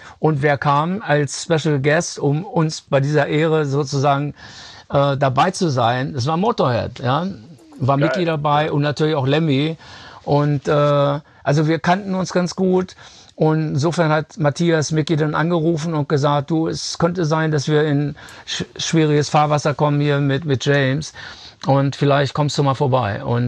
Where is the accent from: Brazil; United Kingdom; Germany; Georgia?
Germany; wir sind in unserem Herzen, sind wir Deutsche